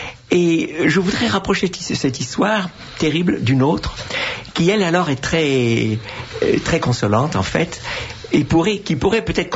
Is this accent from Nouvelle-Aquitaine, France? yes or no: no; Marseille, Provence-Alpes-Côte d'Azur, France; born there; nous allions pour la première fois à Marseille, qui est ma ville natale.